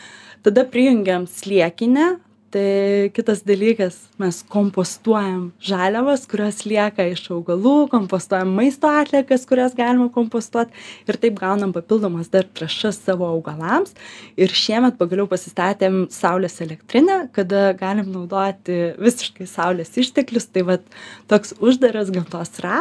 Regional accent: Vilnius, Vilnius County, Lithuania; Ja, mes abu vilniečiai. Ja, abu esam vilniečiai

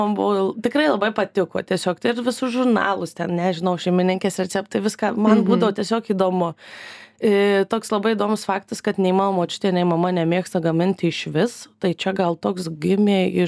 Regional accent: Marijampolė, Marijampolė County, Lithuania; moved away as an adult; now in Vilnius, Lithuania; Marijampolė, kadangi esu iš Marijampolės

